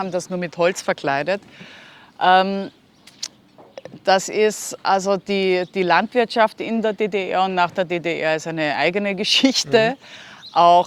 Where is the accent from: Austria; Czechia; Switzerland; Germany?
Austria; Lower Austria; wenn man so alt ist wie ich und damals als Kind in Niederösterreich oder im Waldviertel in der Gegend das Kind war.